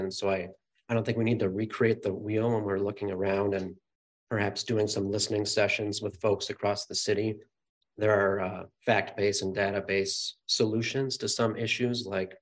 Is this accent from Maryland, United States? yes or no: no; Hopkins, Minnesota, United States; I grew up in Hopkins and the Minnetonka area.